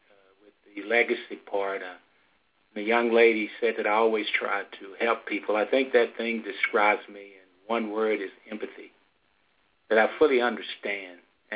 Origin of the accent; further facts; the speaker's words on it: Texas, United States; Well, I grew up in West Texas, and after graduating from college, I moved back to West Texas